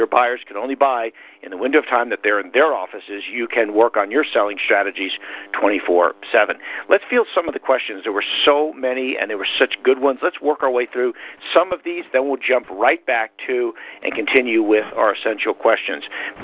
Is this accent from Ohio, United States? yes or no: no; Florida, United States; Hope, you're in my hometown in Florida.